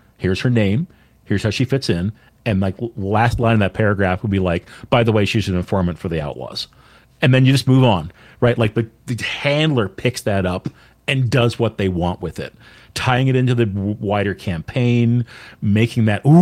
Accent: Halifax, Nova Scotia, Canada; I want to write an adventure based on this, these two locations that are in my hometown. Basically, Halifax, it was a very important military port and fort in the 18th and 19th centuries.

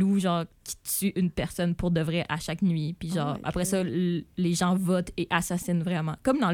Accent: Quebec, Canada; Je viens du Bas-Saint-Laurent, fait qu'à genre 4h30 de route.

